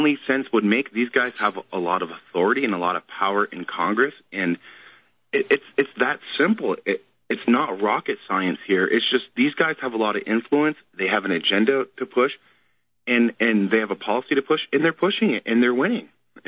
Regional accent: Ireland; I'm Irish, you can't be a citizen of Ireland and of the United States.

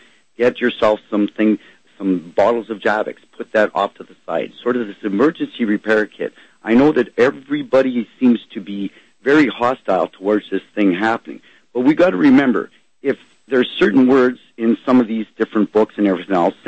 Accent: Sudbury, Ontario, Canada; now in Ottawa, Canada; I'm actually from Sudbury, and I'm moved here to Ottawa.

